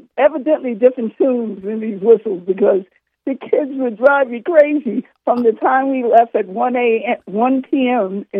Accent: New York City, New York, United States; Let me tell you, I come from New York City, and Coney Island

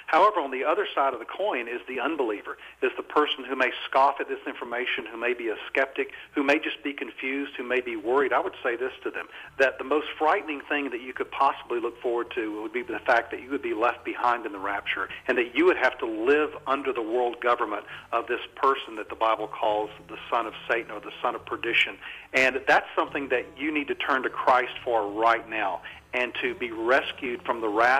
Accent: Arkansas, United States; … here from my home state, Arkansas

